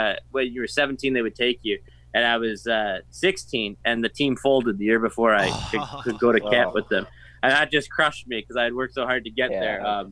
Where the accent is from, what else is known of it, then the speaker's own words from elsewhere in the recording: Canada; And, you know, being a Canadian, a lot of people go, really?